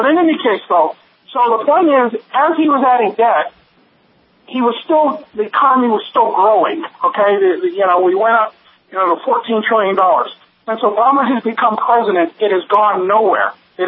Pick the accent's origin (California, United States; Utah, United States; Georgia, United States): Utah, United States; All right, now you know my home state of Utah, right?